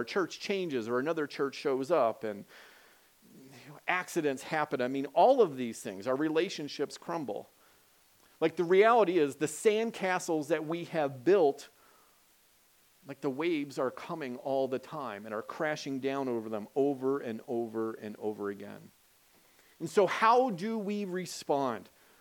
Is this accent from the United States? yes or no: yes; Washington, United States; As a child, I grew up in Washington State.